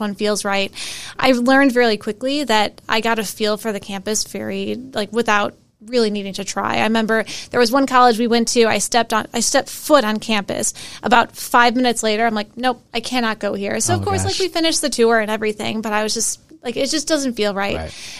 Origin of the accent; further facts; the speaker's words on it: Arlington Heights, Illinois, United States; I grew up in Chicago, Illinois, well, technically one of the suburbs, Arlington Heights